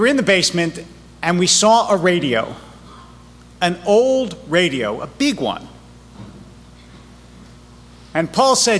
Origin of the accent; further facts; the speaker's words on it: East Coast, United States; Because I grew up on the East Coast, we had basements.